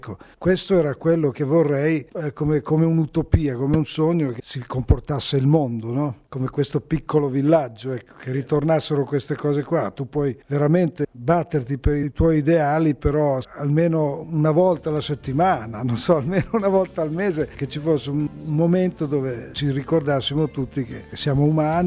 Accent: Roncocesi, Emilia-Romagna, Italy; mi sono immaginato la domenica nel paesino dove sono cresciuto, a Roncocesi, lì in Emilia.

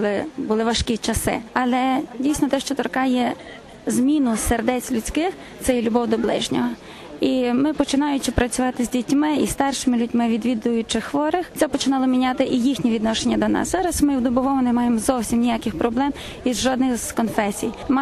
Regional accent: Ivano-Frankivsk, Ivano-Frankivsk Oblast, Ukraine; now in Zakarpattia, Ukraine; Я сама є родом з Івано-Франківська, але на Закарпатті вже протягом практично 5 років.

